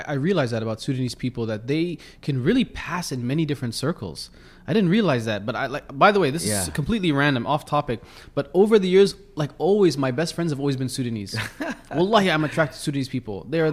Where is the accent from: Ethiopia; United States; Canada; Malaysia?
Ethiopia; now in United Kingdom; I'm Oromo from Ethiopia.